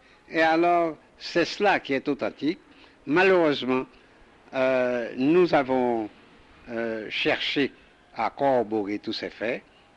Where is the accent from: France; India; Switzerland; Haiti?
Haiti; Grande-Rivière-du-Nord, Nord; born there; je suis né à la Grande Rivière du Nord, au pied des Cormiers.